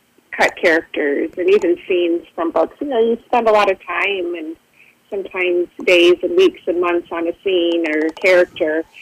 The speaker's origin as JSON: {"language": "English", "town": "Mason City", "region": "Iowa", "country": "United States", "tie": "born or raised there", "lives_now": "Dubuque, United States", "said": "I grew up in Mason City, and I think I was known there as"}